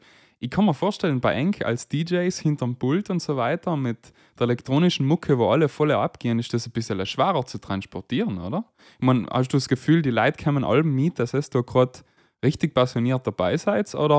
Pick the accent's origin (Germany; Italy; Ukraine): Italy; Es seid in Österreich, es seid bei uns in Italien, es seid aber auch in Kroatien, wenn ich es richtig gesehen habe.